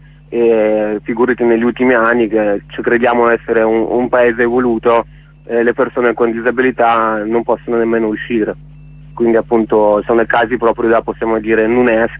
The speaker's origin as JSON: {"language": "Italian", "country": "Russia", "second_language": "Italian", "said": "Non fa niente, perché sono russo e quindi capisco che a volte è difficile pronunciare il cognome mio"}